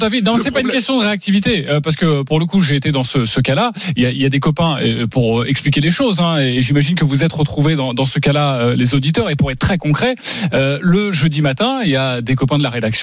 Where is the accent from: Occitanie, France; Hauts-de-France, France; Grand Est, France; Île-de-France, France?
Île-de-France, France; Paris; On est français, on est parisien, on a envie d'aller les voir.